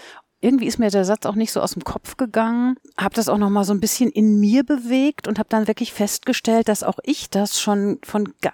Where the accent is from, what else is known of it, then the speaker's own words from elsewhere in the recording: North Rhine-Westphalia, Germany; now in Würzburg, Germany; Ich bin tatsächlich ja keine gebürtige Würzburgerin, sondern ich komme ja aus dem Ruhrgebiet